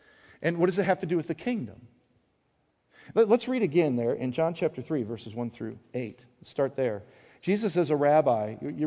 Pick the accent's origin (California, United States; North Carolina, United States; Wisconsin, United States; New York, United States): Wisconsin, United States; I was born and raised in Wisconsin.